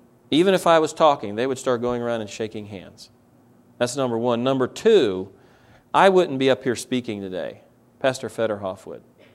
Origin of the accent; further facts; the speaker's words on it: United States; Frank is German. I'm American.